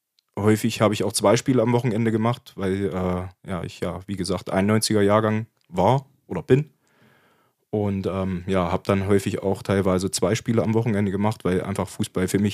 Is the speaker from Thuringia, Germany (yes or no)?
yes; Heiligenstadt, Thuringia, Germany; Also, ich bin hier in Heiligenstadt aufgewachsen. Meine ganze Jugend hier verbracht, also auch meine ganze Jugendzeit in Heiligenstadt Fußball gespielt.